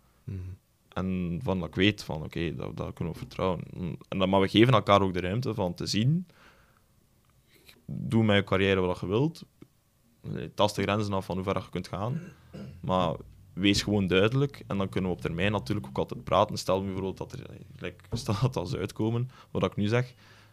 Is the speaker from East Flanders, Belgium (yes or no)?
no; Oudenaarde, Flemish Region, Belgium; Ja, ik kom van Oudenaarde dus